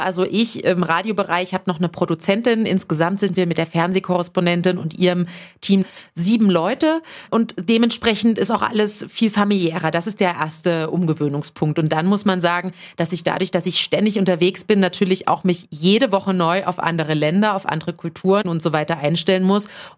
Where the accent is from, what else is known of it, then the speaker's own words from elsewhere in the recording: Germany; moved away; Und gerade als Deutsche bin ich auch sehr klischeehaft, verlässlich und pünktlich.